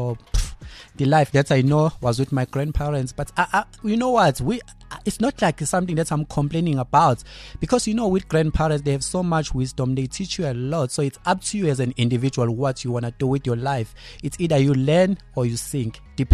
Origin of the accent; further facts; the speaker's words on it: Wartburg, KwaZulu-Natal, South Africa; I was born, this city is Pietermaritzburg. There's a place called Wartburg. So it's a German town. So it's like huge hectares of sugarcane farms.